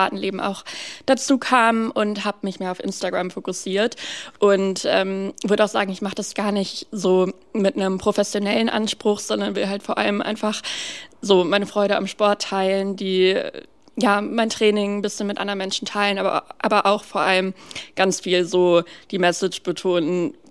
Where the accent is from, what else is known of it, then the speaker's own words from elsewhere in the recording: North Rhine-Westphalia, Germany; also born or lived in Berlin; now in Potsdam, Germany; Aus der Nähe von Düsseldorf.